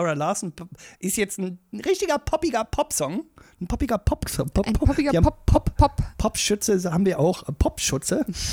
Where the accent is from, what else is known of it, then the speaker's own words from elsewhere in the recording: Motzen, Brandenburg, Germany; Ja, ich komme aus Motzen.